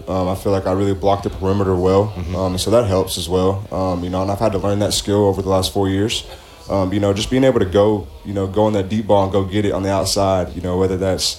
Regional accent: Spearman, Texas, United States; Spearman, Texas.

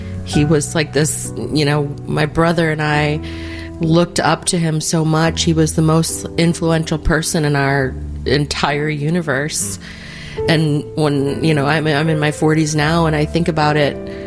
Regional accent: Chicago, Illinois, United States; I'm from Chicago.

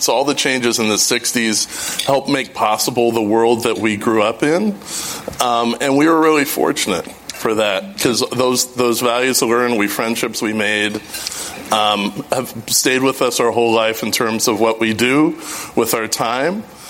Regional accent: Chicago, Illinois, United States; And what we grew up in Hyde Park was really at the leading edge of making us an integrated, racially tolerant city

